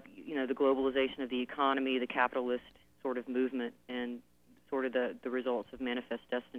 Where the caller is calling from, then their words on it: Georgia, United States; I'm calling from Georgia.